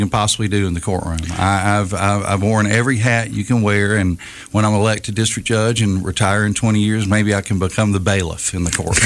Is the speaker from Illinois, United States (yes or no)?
no; Citronelle, Alabama, United States; I grew up in Citronelle. My mom owned the Iron Skillet restaurant there for about 30 years.